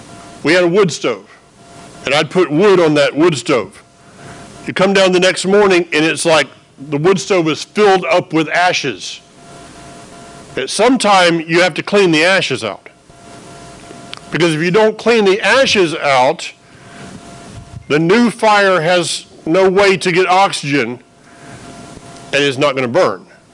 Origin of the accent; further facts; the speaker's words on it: Florida, United States; Now, I grew up in North Florida where we have oak.